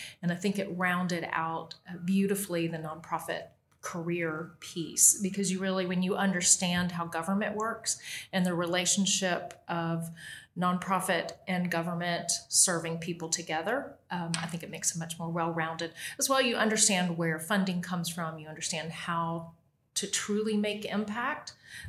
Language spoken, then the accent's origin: English; Gainesville, Florida, United States; born there; I'm here more by accident, but I was born in Gainesville. So I'm a Florida native.